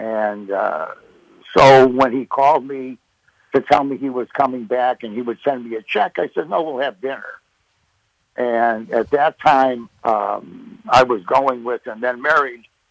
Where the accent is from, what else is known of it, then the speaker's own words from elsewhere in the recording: Chicago, Illinois, United States; I grew up in Chicago.